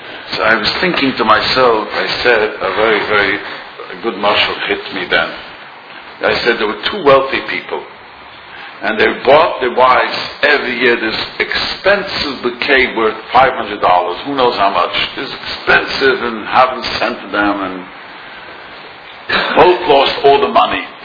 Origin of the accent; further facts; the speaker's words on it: Williamsburg, New York, United States; I was raised and didn't know about Valentine's Day. We grew up in Williamsburg